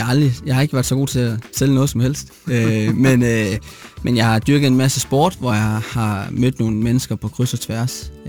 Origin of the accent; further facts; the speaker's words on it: Aarhus, Central Denmark Region, Denmark; now in North Jutland, Denmark; man kan måske godt begynde at betegne mig som nordjyde, efter jeg har boet op her 6 år, men oprindeligt er jeg nede for Aarhusområdet.